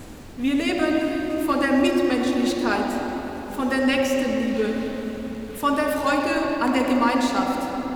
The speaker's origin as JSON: {"language": "German", "country": "France", "said": "Mich als Französin und ehemalige"}